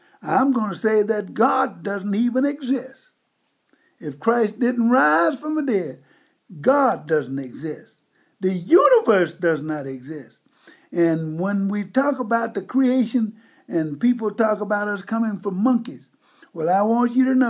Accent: Mississippi, United States; It took me a long time, even as a child growing up in Mississippi, and mama and them, and that's my favorite word, mama and them

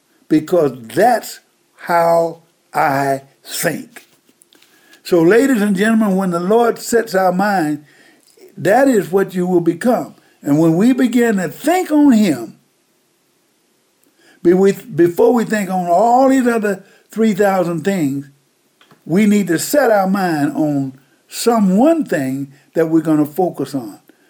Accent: Mississippi, United States; I grew up in Mississippi.

